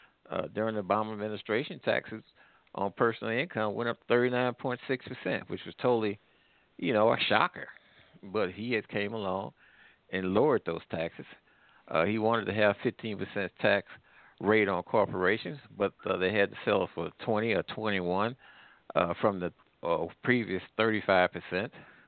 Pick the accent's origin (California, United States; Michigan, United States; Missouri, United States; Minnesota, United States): Missouri, United States; St. Louis; I'm from the St. Louis area. When you look down on the St. Louis skyline, you see buildings up put up, Clayton skyline.